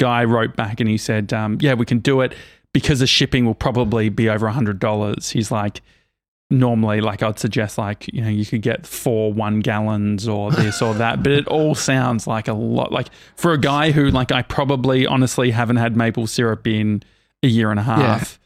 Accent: Australia; And so I said, hey, like I'm from Australia.

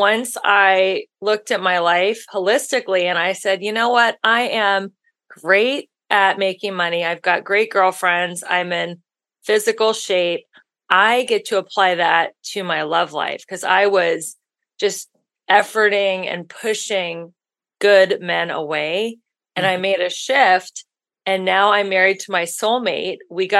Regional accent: Ohio, United States; now in Los Angeles, United States; And I'm from Ohio. I'm in a big city like LA.

